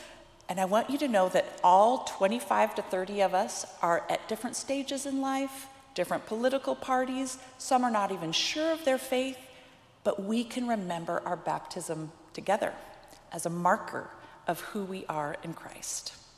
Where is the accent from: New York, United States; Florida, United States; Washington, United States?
Washington, United States; My family, I'm from Washington State.